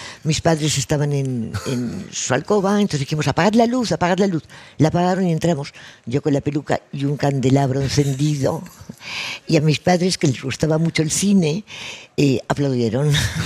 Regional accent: Arenys de Mar, Catalonia, Spain; born there; now in Barcelona, Spain; Bueno, yo nací en Arenys de Mar, pero claro, ya vine a estudiar aquí y ya, pues bueno, vivo en Barcelona.

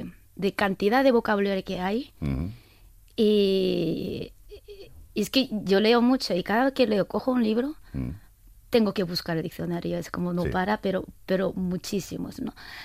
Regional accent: Canada; Spanish is a second language; yo, claro, vengo de Canadá, la típica guiri, es como no sé pedir ni jamón ni nada

